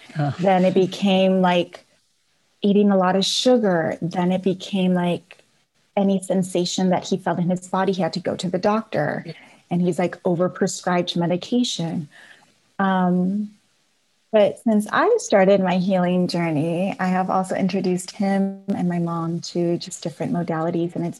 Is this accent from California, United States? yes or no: yes; Napa, California, United States; I was born and raised in Napa.